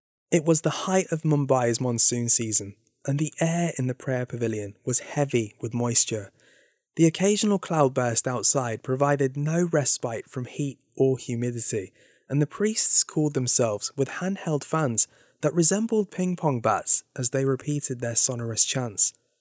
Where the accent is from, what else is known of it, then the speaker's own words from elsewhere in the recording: United Kingdom; Growing up in Britain, I'd read a bit about the history